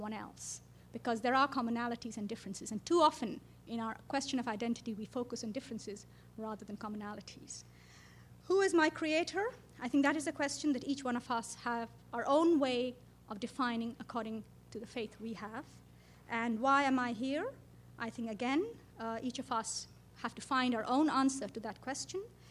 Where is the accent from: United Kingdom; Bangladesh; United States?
Bangladesh; I'm a woman, I'm an Asian, I'm from Bangladesh.